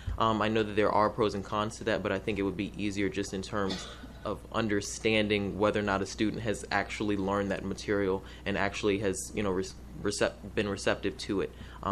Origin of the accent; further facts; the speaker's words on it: Maryland, United States; I was just going to say I'm from Charles County, and so as I look through the report, obviously, Charles County does have a specific class dedicated to financial literacy